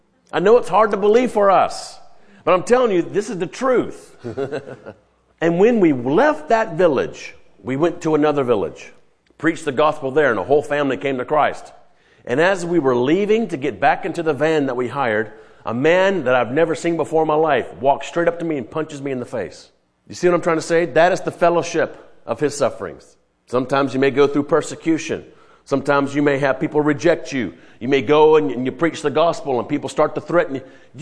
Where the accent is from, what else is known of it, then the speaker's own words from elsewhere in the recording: Louisiana, United States; and I'm from Louisiana, we can go to New Orleans